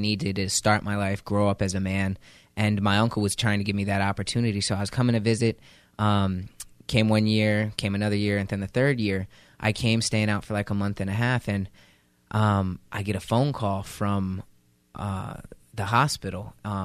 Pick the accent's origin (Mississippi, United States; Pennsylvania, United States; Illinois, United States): Pennsylvania, United States; Chester; also born or lived in Philadelphia; I'm originally from Philadelphia. That's where I was born. And then I lived most of my childhood in Chester, Pennsylvania, which is about 15 minutes away. Very, very harsh neighborhood. Projects. It was the hood.